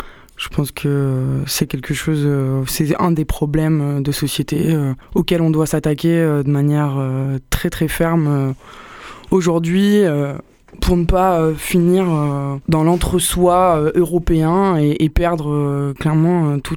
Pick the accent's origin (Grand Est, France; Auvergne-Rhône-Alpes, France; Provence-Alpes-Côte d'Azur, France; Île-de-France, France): Provence-Alpes-Côte d'Azur, France; Nice; étant donné que je viens de Nice